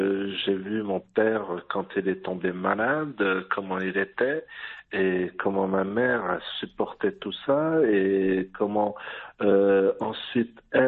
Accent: France; Je suis d'origine maghrébine, principalement algérienne, mais je suis né en France, grandi en France, et donc j'ai ces deux cultures.

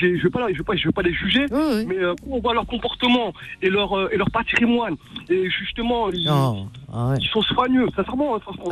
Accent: Drancy, Île-de-France, France; moi, je me rappelle quand j'étais petit, ce soit au quartier, j'ai grandi à Drancy.

